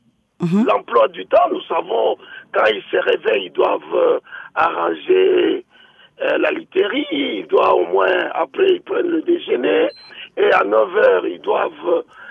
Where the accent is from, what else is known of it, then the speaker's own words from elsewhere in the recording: France; même en Europe, moi je viens de la France, même en Europe